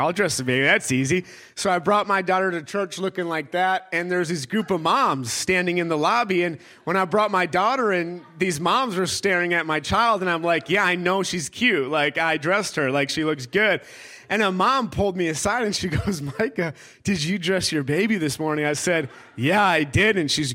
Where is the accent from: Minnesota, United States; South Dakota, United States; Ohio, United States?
Minnesota, United States; Eagan; And I come from Minnesota, okay? Born and raised Eagan, Minnesota. Born and raised, and I love the Vikings.